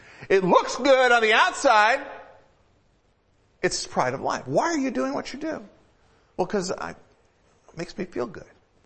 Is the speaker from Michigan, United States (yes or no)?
yes; Detroit, Michigan, United States; I grew up in the Metro Detroit area, close enough so I could, far enough out of the city so I could be safe, but close enough so I could go to a Tiger ball game if I wanted to.